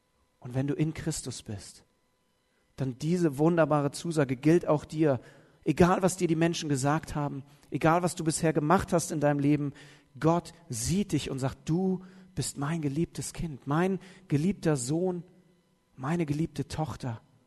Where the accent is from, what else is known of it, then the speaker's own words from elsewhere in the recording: Southern Germany, Germany; ich komme ja aus Süddeutschland, aber hier im Norden wurde mir gesagt